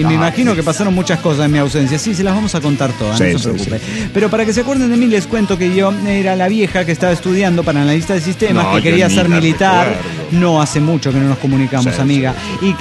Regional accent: Guadalajara, Jalisco, Mexico; de Guadalajara, Jalisco, México.

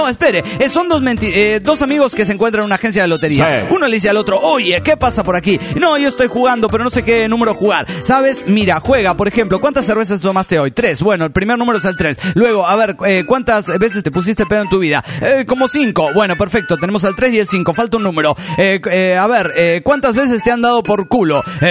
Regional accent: Naucalpan, State of Mexico, Mexico; de Naucalpan, Estado de México, México.

